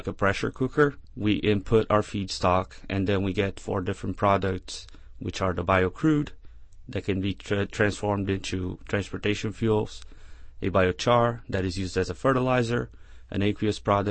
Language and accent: English; Brazil; now in United States; And I'm from Brazil, and I do research in waste-to-energy technologies such as hydrothermal liquefaction.